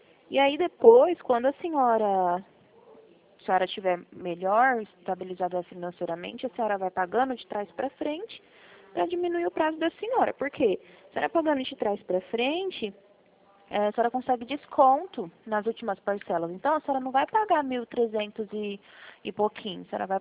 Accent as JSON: {"language": "Portuguese", "town": "Presidente Prudente", "region": "São Paulo", "country": "Brazil", "said": "Eu sou de Presidente Prudente."}